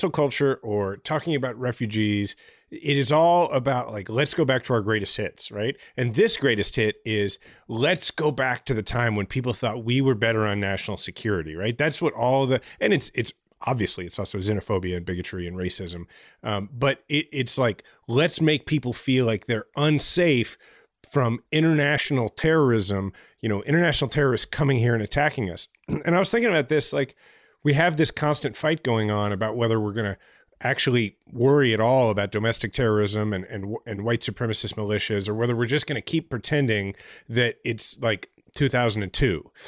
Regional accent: Midwest, United States; You know, we're both dads and we're from the Midwest.

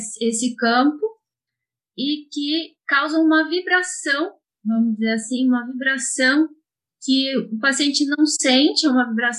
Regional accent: Rio de Janeiro, Brazil; Eu sou do Rio de Janeiro.

